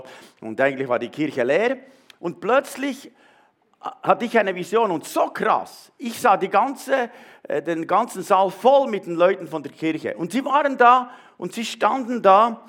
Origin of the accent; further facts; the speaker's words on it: Spiez, Bern, Switzerland; ich habe mich sehr wohl gefühlt hier, wie bei uns in Spiez